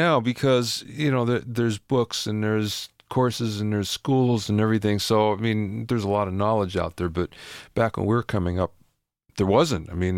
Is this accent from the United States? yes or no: yes; East Coast, United States; And that's where I learned it, too, because I came from the East Coast.